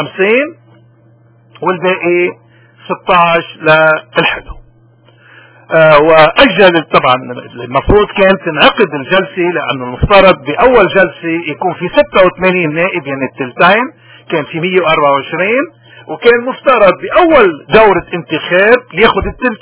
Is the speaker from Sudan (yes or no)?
no; Lebanon; بدنا نشوف الـ الـ الـ الـ القسم الملقان من الكأس انه نقدر نفتخر كلبنانيين رغم كل شيء